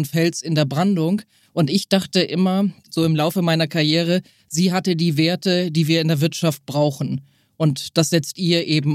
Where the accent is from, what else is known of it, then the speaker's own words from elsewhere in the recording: Eckernförde, Schleswig-Holstein, Germany; Tatsächlich komme ich aus Schleswig-Holstein und ich glaube, wir sind ziemlich bodenständig. Also viele Leute, das ist jetzt kein Witz, werden bei uns 100 plus. Wenn du bei uns in Eckernförde an der Ostsee lang gehst